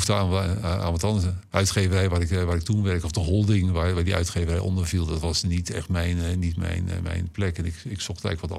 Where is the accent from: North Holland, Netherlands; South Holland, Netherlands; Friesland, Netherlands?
South Holland, Netherlands; Zwijndrecht; born or raised there